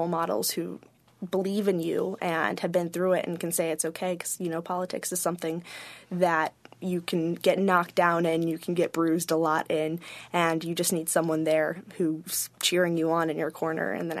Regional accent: San Francisco, California, United States; also born or lived in Washington, D.C. area; I grew up outside of Washington, D.C., and then San Francisco, so I've lived in two very civically engaged areas in our country

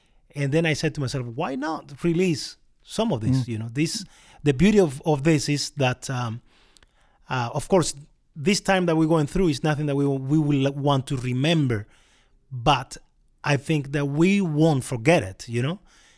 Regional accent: Cuba; now in Canada; I didn't listen to his music when I was growing up in Cuba.

